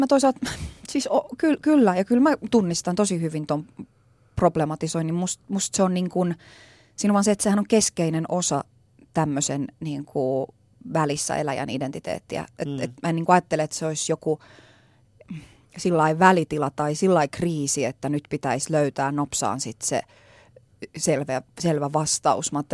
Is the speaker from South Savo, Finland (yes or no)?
no; Kuusankoski, Kymenlaakso, Finland; born there; first language Finnish; mä oon syntynyt Kuusankoskella. Mm. Mun ainut äidinkieli on suomi tavallaan.